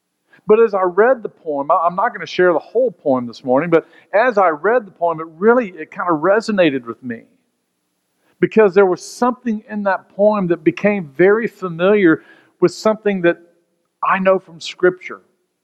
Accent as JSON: {"language": "English", "region": "Texas", "country": "United States", "tie": "born or raised there", "said": "I grew up in Texas"}